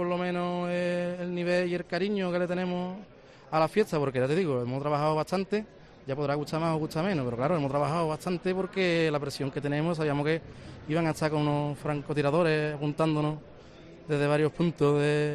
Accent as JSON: {"language": "Spanish", "town": "Puerto Real", "region": "Andalusia", "country": "Spain", "said": "la villa, me llaman, de Puerto Real, y el segunda también de Puerto Real, y el uno de los guitarras, somos tres de Puerto Real"}